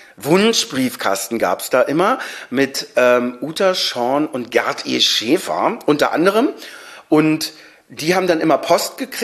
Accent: Berlin, Germany; ich bin in Niederschönhausen eigentlich groß geworden, bis ich 10 war. Ein wundervoller Ort, Zweifamilienhaus, viel Platz, ein paar Leute, meine Familie. Und dann bin ich, als meine Oma starb, in diese Zweiraumwohnung nur mit meiner Mutter gezogen.

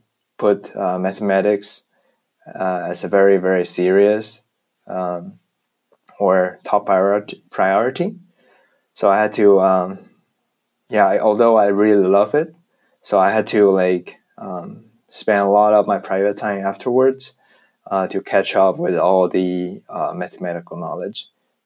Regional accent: Taiwan; English is a second language; the world is different, that different from where I grew up in Taiwan

